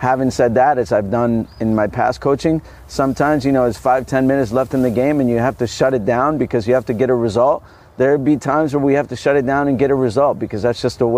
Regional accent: New Jersey, United States; So I signed and I said, well, you know, I'm from New Jersey. Can I be in my local team?

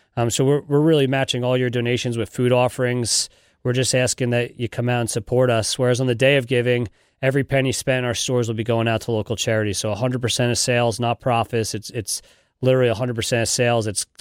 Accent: New Jersey, United States; moved away as an adult; now in Connecticut, United States; growing up in New Jersey, that's where Make-A-Wish started, and then moving up to Connecticut about 4 years ago

